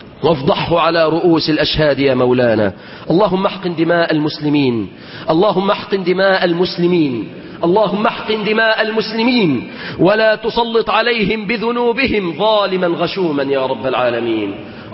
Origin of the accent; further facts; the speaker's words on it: Egypt; اللهم احفظ بلادنا مصر بالإسلام